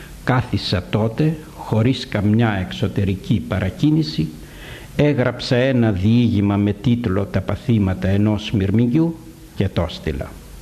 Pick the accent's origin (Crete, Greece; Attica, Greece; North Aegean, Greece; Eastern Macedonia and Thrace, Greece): Eastern Macedonia and Thrace, Greece; Soufli; also born or lived in Thasos / Eleftheroupoli; Τα παιδικά μου χρόνια τα έζησα στο Σουφλί, στη Θάσο και στην Ελευθερούπολη. Εδώ κατέφυγαν οι γονείς μου, πρόσφυγες του πρώτου πολέμου.